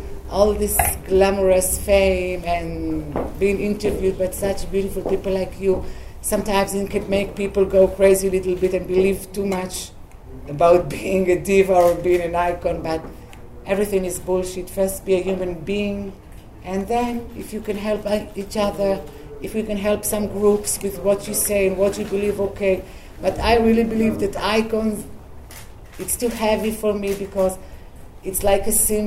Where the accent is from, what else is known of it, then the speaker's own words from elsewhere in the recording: Israel; English is a second language; It's a fact I'm living in Tel Aviv. It's a fact that I'm coming from Israel. It says a lot about my country